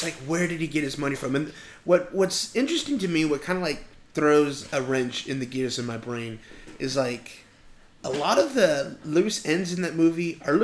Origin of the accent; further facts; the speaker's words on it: New Orleans, Louisiana, United States; Yeah, like, I'm from New Orleans.